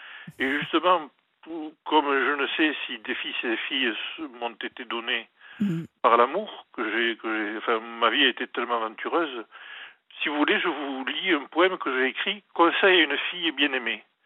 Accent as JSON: {"language": "French", "region": "South-West", "country": "France", "accent": "Sud-Ouest", "said": "C'est l'accent du Sud-Ouest."}